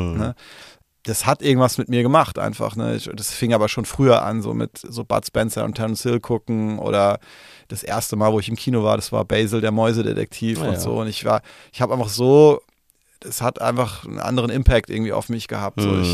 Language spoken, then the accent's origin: German; Mainz, Rhineland-Palatinate, Germany; war in Mainz immer, wo ich herkomme